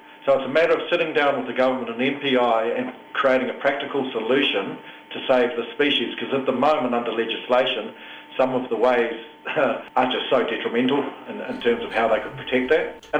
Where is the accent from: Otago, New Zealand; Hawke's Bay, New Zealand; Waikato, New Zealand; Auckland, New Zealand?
Waikato, New Zealand; Where I come from the Waikato River area, we've got our local school.